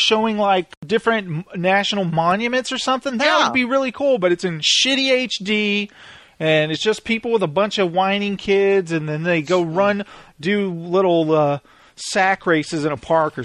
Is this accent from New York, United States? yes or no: yes; New York, United States; I'm from New York. I'm just that way.